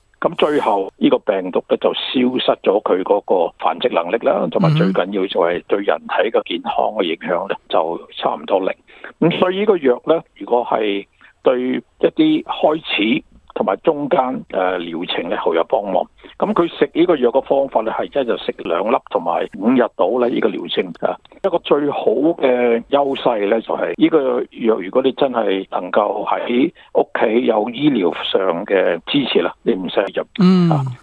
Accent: Australia

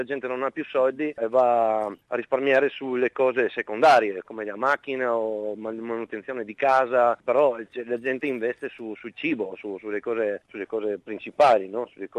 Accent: Muggia, Friuli-Venezia Giulia, Italy; now in Australia; Sono di Trieste, esattamente, di Muggia, proprio l'ultima città prima della Slovenia.

